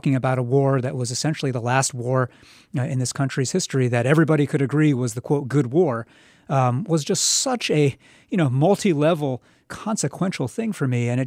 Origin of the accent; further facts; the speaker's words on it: United States; I'm American. My particular form of being American, which is informed by my Chinese heritage, is, in a little way at least, changing the very meaning and the content of American.